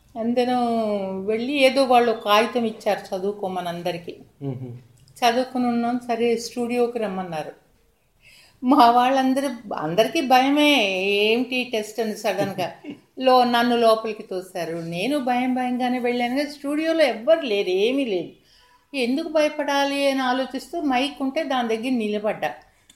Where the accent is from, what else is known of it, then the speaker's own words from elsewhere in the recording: Avanigadda, Andhra Pradesh, India; born there; నేను అవినిగడ్డలో పుట్టాను, కృష్ణా డిస్ట్రిక్ట్ అవినిగడ్డలో పుట్టాను. 1935లో పుట్టాను అంటే నాకు ఇప్పుడు 82 ఇయర్స్ కంప్లీట్ అయ్యాయి.